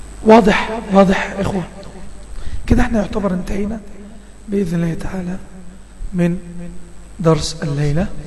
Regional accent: Egypt; عندنا في مصر كانوا يقولون تفتح مقدار ما تمر ورقة.

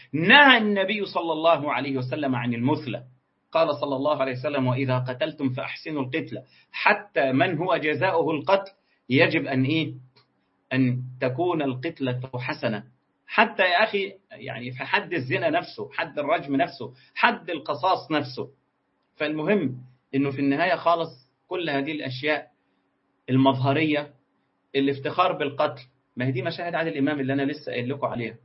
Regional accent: Ismailia Governorate, Egypt; نفس الصوره اللي تكررت يا ساده الكرام عندنا في مصر في محافظه اسمها الاسماعيليه

